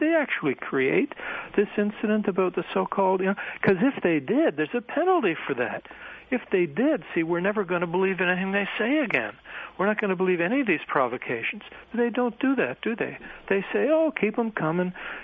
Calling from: Canada; I mean, in your country, I'm talking from Canada here, but in your country, your population is the target of this propaganda

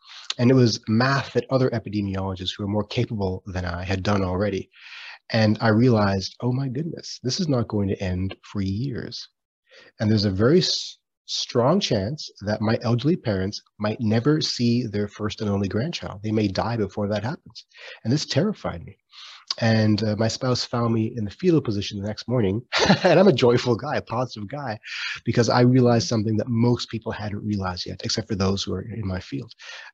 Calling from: Ottawa, Ontario, Canada; I am zooming in from Ottawa, Ontario, which is unceded territory of the Algonquin Anishinaabe peoples.

